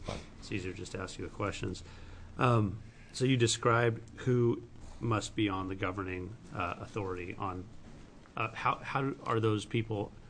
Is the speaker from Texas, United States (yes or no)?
no; Oregon, United States; It's because I'm from Lane County.